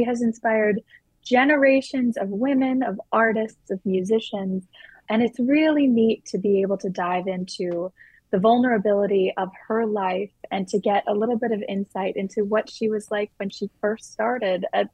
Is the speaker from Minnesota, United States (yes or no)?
no; Cincinnati, Ohio, United States; So I grew up in Cincinnati, Ohio, started doing musical theater when I was very young.